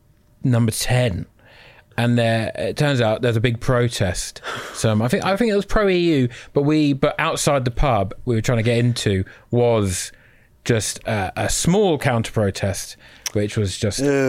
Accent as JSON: {"language": "English", "region": "East of England", "country": "United Kingdom", "tie": "born or raised there", "said": "In Essex."}